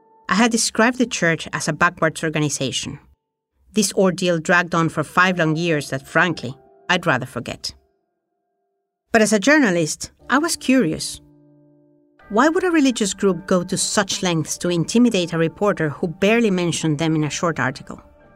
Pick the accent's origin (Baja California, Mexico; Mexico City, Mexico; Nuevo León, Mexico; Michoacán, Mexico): Nuevo León, Mexico; In the summer of 2015, I learned that the then governor of my home state, Nuevo León, had flown the hour and a half flight to Guadalajara